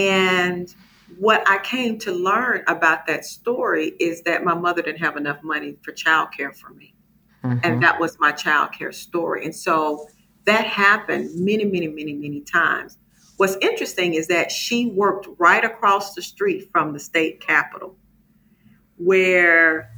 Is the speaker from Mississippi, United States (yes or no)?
yes; Mississippi, United States; So I'm from Mississippi, from Jacktown, city was sold.